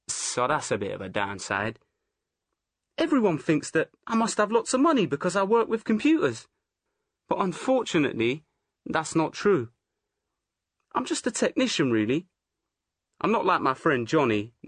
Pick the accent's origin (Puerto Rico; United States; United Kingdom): United Kingdom; London; I'm from London. Nowhere else, just London. It's strange. I've lived here all my life